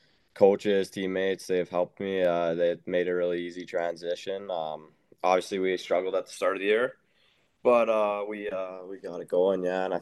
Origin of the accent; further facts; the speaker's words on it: Medicine Hat, Alberta, Canada; kind of stayed in Medicine Hat where I grew up.